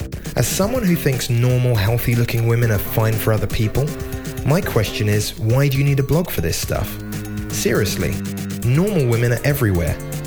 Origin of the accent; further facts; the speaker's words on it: England, United Kingdom; I am from England originally, yes.